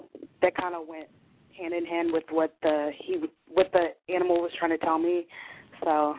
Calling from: West Palm Beach, Florida, United States; Hi, Miss Blue. … I'm calling in from West Palm Beach.

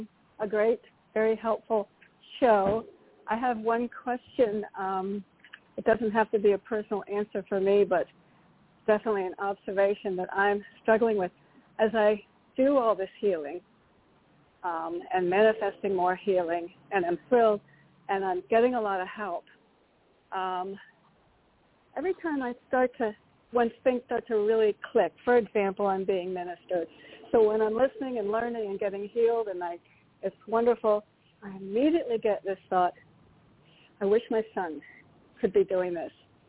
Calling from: Connecticut, United States; from Connecticut.

